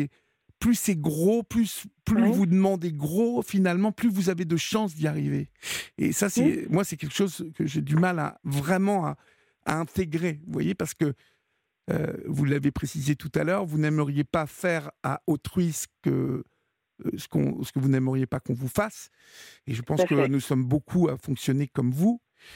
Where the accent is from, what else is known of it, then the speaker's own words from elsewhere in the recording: Normandy, France; comme on dit chez moi, en Normandie.